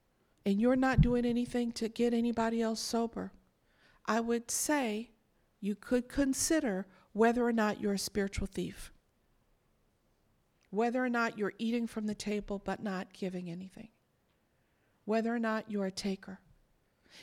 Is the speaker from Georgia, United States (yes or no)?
no; New York City, New York, United States; I'm born and raised in New York City. I'm the third of four girls.